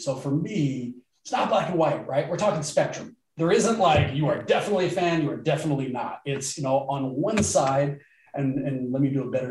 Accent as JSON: {"language": "English", "town": "Oakland", "region": "California", "country": "United States", "tie": "born or raised there", "said": "I'm born and raised in Oakland. The Warriors have always been here."}